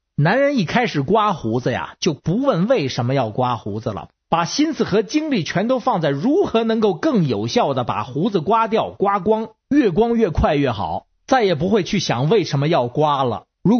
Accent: Beijing, China; 各位听众好，我是北京的

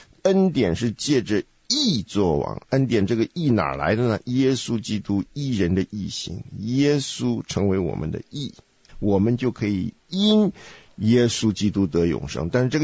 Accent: China; 我们中国人不是有一句话说，公说公有理，婆说婆有理吗？

